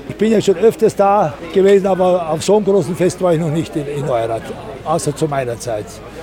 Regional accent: Neurath, North Rhine-Westphalia, Germany; born there; Mein Geburtsort. Hier habe ich geheiratet, hier bin ich getauft worden, hier sind meine Kinder geboren und getauft worden. Also für mich ist Neuerath Gänsehautgefühl.

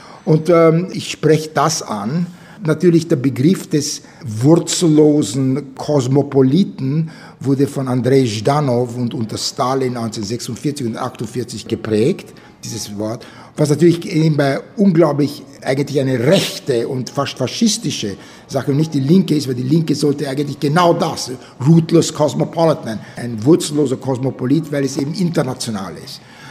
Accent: United States; accent: Viennese; ich bin Amerikaner, aber nicht ganz Amerikaner. Ein Amerikaner, der Europäer ist und Europäer, der Amerikaner ist. Und einer, der perfekt Deutsch spricht, aber mit Wiener Akzent

